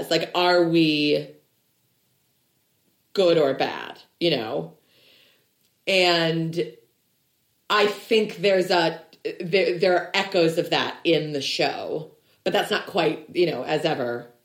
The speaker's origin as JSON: {"language": "English", "region": "Illinois", "country": "United States", "said": "no, we're both from Illinois, actually."}